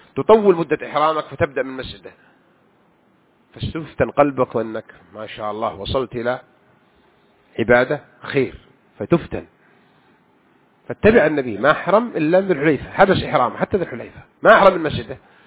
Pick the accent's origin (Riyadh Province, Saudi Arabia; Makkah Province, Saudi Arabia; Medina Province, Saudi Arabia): Makkah Province, Saudi Arabia; Mecca; كنت وأنا صغير بمكة أشوفهم ينصبون المراجيح كم يوم في العيد 3 أيام